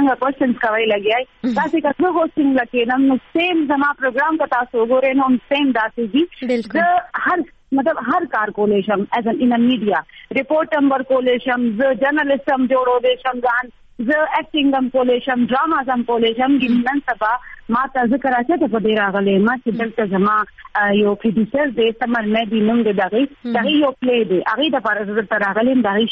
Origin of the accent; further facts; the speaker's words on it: Khyber Pakhtunkhwa, Pakistan; now in Peshawar, Pakistan; زه پیښور کې پاتې کیږم خو موږ پښتانه یو زه اکچولی ام مومند ایجنسی نه